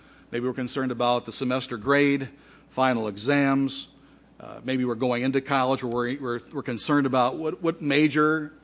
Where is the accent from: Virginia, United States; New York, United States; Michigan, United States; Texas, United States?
Michigan, United States; Detroit; I'm from Detroit. Maybe you go to Detroit for wilderness time.